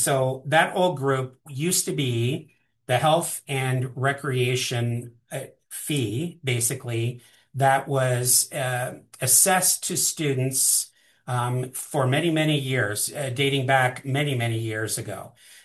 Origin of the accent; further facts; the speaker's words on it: Indianapolis, Indiana, United States; I've been here since 2018. I hail from Indianapolis, Indiana.